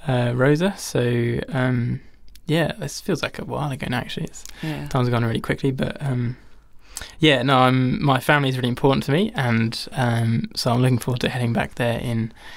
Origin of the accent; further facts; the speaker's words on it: England, United Kingdom; moved away as an adult; now in Australia; As people could probably tell by my accent already, I am English.